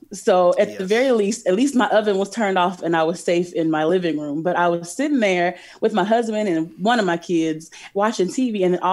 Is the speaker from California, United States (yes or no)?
no; Chicago, Illinois, United States; And I am from Chicago. And if you're from Chicago, you know Garrett's popcorn.